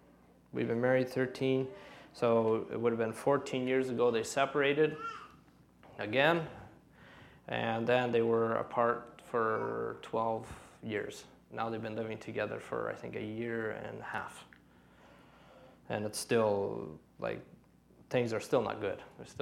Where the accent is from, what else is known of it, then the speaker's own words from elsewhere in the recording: Ontario, Canada; I grew up in Ontario, and I grew up in a home, an Old Colony Mennonite home.